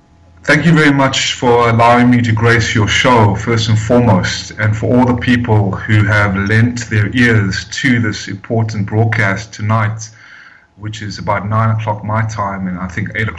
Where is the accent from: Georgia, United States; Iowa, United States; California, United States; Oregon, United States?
Georgia, United States; Atlanta; also born or lived in South Africa; I'm a native-born South African, raised in America, in Atlanta, Georgia, for 25 years as an American citizen.